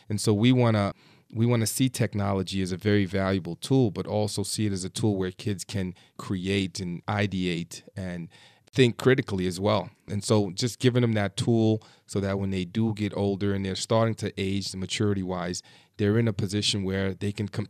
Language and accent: English; Bronx, New York, United States; Originally, I grew up in the Bronx, and I just remember growing up in the Bronx and not actually recognizing that art is something that I should have any engagement